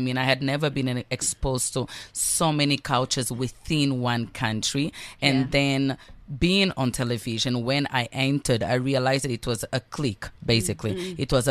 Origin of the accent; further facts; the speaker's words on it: Angola; Even though I grew up in Angola in a time when there was war, in a time where there was so much conflict, I always saw people around me fighting for what they believed in.